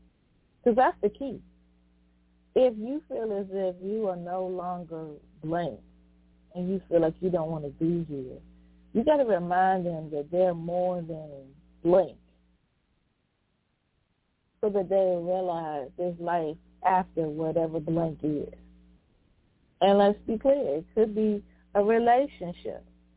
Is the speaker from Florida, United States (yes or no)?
no; Virginia, United States; I just had the pleasure of going to my hometown of Sussex County, Virginia, on Monday